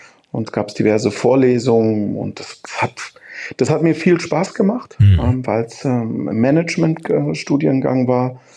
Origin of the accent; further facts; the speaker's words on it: Frankfurt, Hesse, Germany; also born or lived in Heidelberg; Ich bin in Heidelberg zwar geboren, aber sofort nach Frankfurt Wir haben in Frankfurt gewohnt.